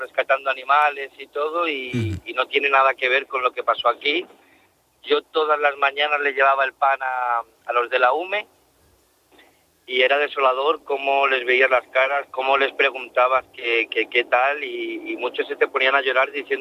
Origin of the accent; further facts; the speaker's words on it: Marbella, Andalusia, Spain; yo, en realidad, yo vengo de Marbella